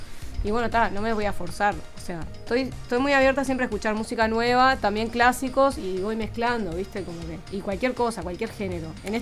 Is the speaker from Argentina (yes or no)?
no; Maldonado, Uruguay; como yo me crié en Maldonado, y en Maldonado toda la gente va a bailar, ¿viste?